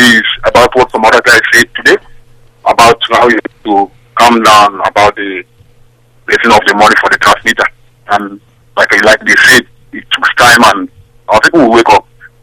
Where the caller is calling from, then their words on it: Netherlands; I'm calling from the Netherlands.